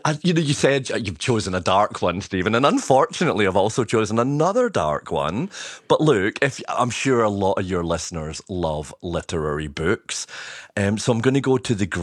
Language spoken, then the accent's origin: English; Scotland, United Kingdom; you can tell I'm from Scotland, so I'm going to jump back to the old country